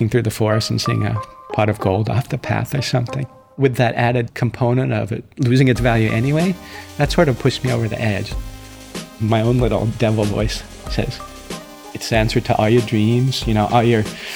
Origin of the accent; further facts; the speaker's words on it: Wisconsin, United States; I'm from Wisconsin.